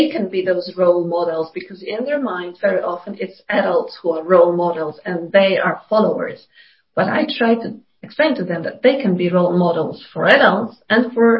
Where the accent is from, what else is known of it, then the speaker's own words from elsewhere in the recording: Poland; which is a non-profit in Poland, and I am from Poland.